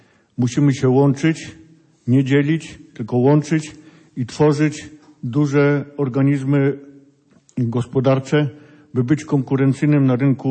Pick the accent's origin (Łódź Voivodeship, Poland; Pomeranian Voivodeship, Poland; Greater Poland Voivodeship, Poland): Pomeranian Voivodeship, Poland; Jazowo; Tak, jestem ze wsi Jazowo